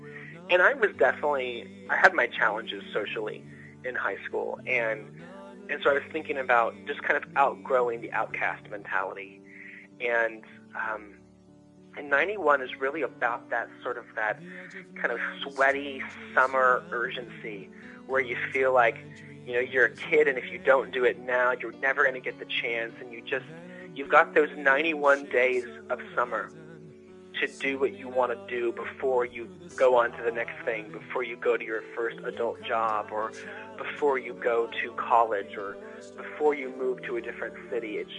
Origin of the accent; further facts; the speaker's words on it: Sacramento, California, United States; And there's about 3 hours between my hometown in Sacramento and the town where my university is.